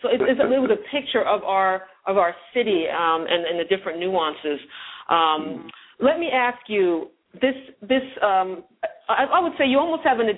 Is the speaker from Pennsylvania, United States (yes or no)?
yes; Philadelphia, Pennsylvania, United States; because I grew up in Philadelphia.